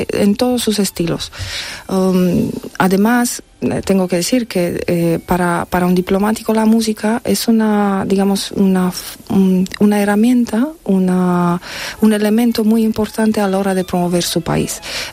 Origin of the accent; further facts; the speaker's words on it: Târgu Mureș, Mureș County, Romania; born there; Spanish is a second language; yo nací en Târgu Mureș, es una ciudad pequeñita, 150, 170 mil habitantes, en mitad de Transilvania, en Rumanía